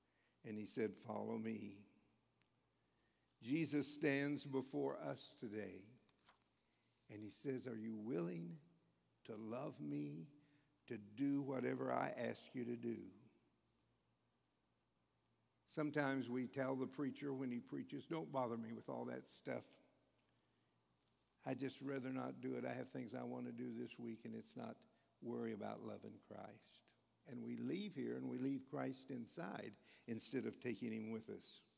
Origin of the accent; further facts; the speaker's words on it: Missouri, United States; And I was from Missouri. And I decided that's where God wanted me to be the rest of my life.